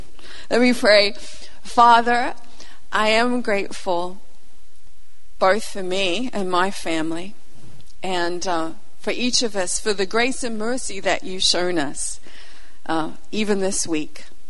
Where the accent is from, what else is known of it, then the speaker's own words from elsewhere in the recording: Papua New Guinea; born there; I'm the daughter of missionaries. I was born in Papua New Guinea, so always had a bit of a natural cross-cultural bend.